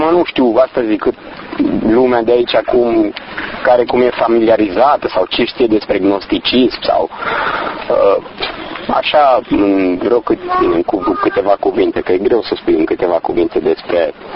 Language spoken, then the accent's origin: Romanian; Baia Mare, Maramureș County, Romania; now in Bucharest, Romania; sunt din Baia Mare, de origine, deci din satul lung mai precis. Am ajuns prin București într-un mod mai mult sau mai puțin accidental